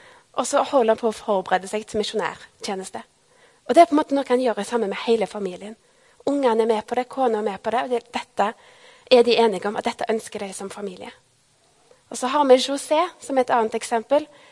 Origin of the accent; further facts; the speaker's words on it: Avaldsnes, Rogaland, Norway; Mens jeg var med i ungdomsarbeidet i menigheten hjemme i Avaldsnes